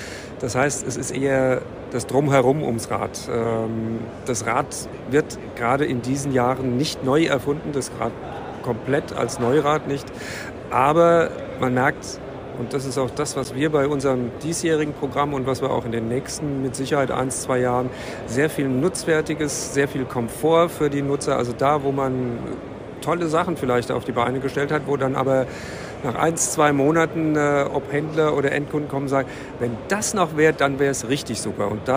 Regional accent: Frankfurt, Hesse, Germany; Als Frankfurter sehe ich das noch einen Tick anders

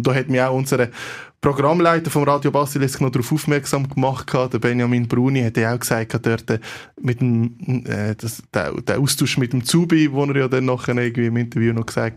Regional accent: Basel, Basel-Stadt, Switzerland; man geht gerne ins Berner Oberland als Basler.

